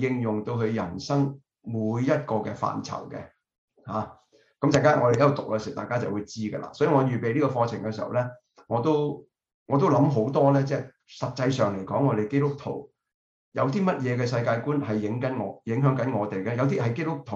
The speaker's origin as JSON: {"language": "Cantonese", "country": "China", "said": "我哋中國人咧好緊要嘅呢個 value 嚟㗎"}